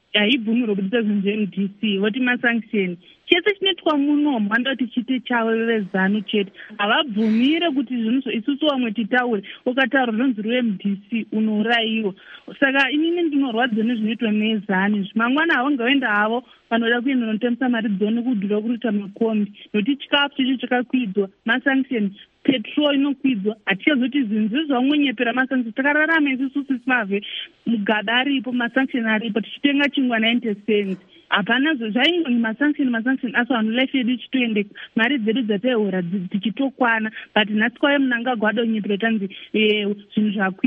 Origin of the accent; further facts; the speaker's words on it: Zimbabwe; Not a bit, I'm from Zimbabwe.